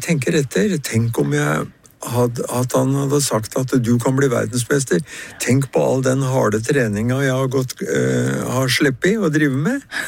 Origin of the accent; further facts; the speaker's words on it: Larvik, Vestfold, Norway; 18, 19, 20, 21-årsalderen i Larvik. Jeg var lærer der nede, mm-hmm. Er der jeg kommer fra i området.